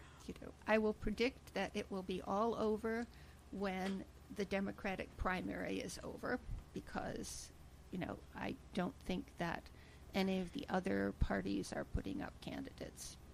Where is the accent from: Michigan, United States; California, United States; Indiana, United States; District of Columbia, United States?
Michigan, United States; Holland; also born or lived in North Carolina, United States / New York, United States; Well, I grew up in Holland, Michigan.